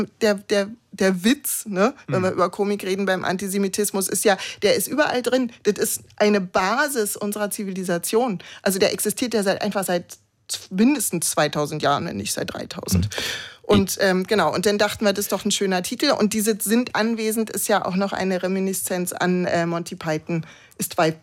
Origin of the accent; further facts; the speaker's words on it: East Germany, Germany; ich habe auch eine Behinderung und ich komme aus dem Osten